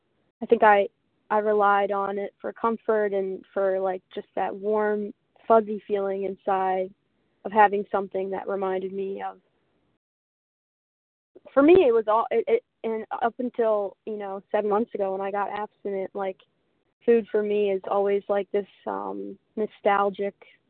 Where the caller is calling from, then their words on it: Philadelphia, Pennsylvania, United States; Yeah, I'm calling from Philadelphia.